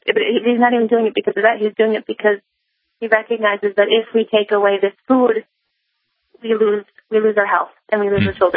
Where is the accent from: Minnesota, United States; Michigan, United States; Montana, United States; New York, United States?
Minnesota, United States; We're just moms from Minnesota driving out because we feel like we have, you know, we don't want to let our kids and say we didn't do anything.